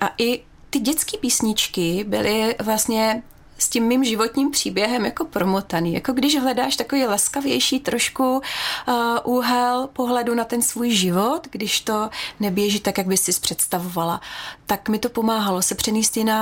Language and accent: Czech; Pardubice, Pardubice Region, Czechia; protože jsem z Pardubic